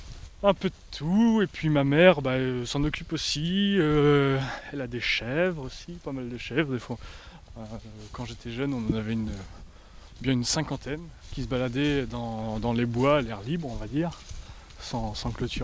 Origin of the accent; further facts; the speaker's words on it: Sainte-Honorine-la-Guillaume, Normandy, France; also born or lived in Flers; Je viens de Normandie. Je suis né à Flers déjà. C'est en 61, en Basse-Normandie, dans l'Orne, très exactement. Et je suis d'une petite commune qui s'appelle Sainte-Honorine-la-Guillaume.